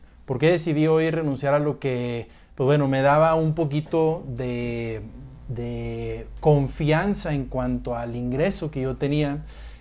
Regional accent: Monterrey, Nuevo León, Mexico; now in Mexico City, Mexico; yo me vine de Monterrey para Ciudad de México a trabajar

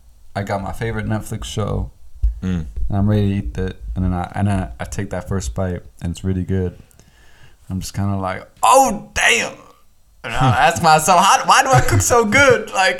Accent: United States; Ah, mashed potatoes is more for, like, me growing up in America.

